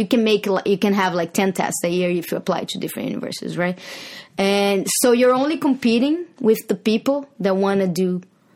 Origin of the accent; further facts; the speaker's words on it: Brazil; I'm from Brazil, and I went to school, to college there for cinema, in a school called Universidade Federal de Santa Catarina.